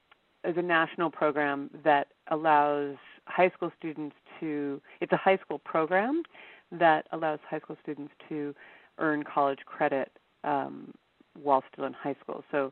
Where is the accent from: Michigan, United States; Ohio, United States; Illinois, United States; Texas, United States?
Ohio, United States; Cleveland; I grew up in Cleveland, Ohio, and there's an amazing comprehensive museum there.